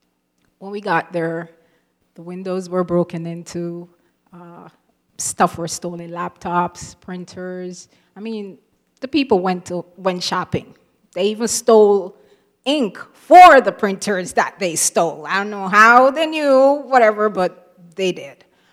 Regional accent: Mandeville, Manchester, Jamaica; Now, I'm from Jamaica, and I had a business in the town of Mandeville.

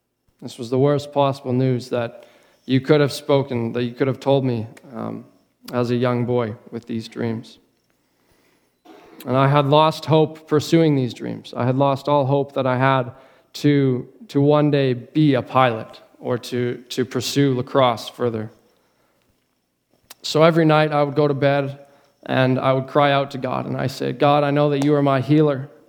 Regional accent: Prince George, British Columbia, Canada; I grew up here in Prince George, going to Westwood for most of my life until I went overseas.

